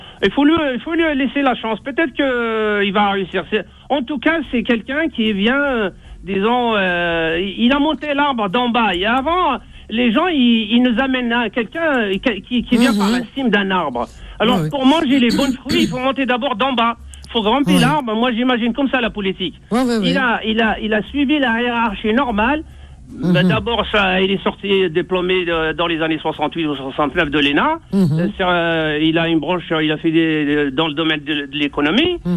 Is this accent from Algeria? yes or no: yes; Jijel, Jijel Province, Algeria; Moi, je suis de Djidjel, je suis donc la petite Kabylie, disons.